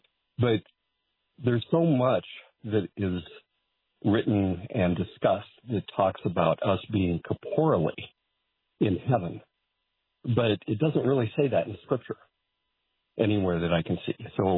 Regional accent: McMinnville, Oregon, United States; And you're actually originally from my hometown in McMinnville, too.

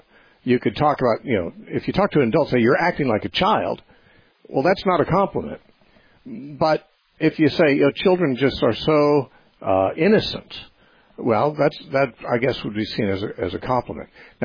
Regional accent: United States; born there; I mean, I was born in America, which is a lot more fortunate than being born in Bangladesh.

